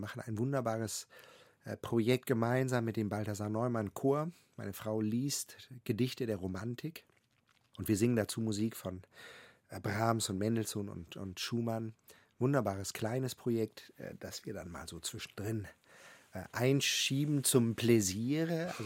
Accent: Wilhelmshaven, Lower Saxony, Germany; Ich war, glaube ich, noch keine 10 in meiner Heimatstadt Wilhelmshaven

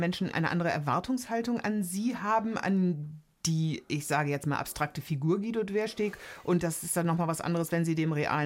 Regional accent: Hamburg, Germany; die ich als Hamburgerin mit großem Erstaunen beobachtet habe

